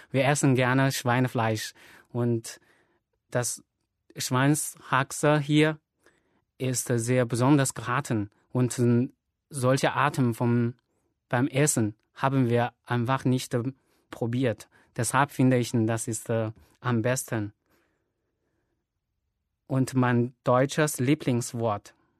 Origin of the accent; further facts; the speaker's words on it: Xiamen, Fujian, China; German is a second language; Ich komme aus Xiamen. Ich bin im Jahre 1987 geboren und seit 3 Jahren arbeite ich als Deutschlehrer an der Fremdsprachenschule Xiamen.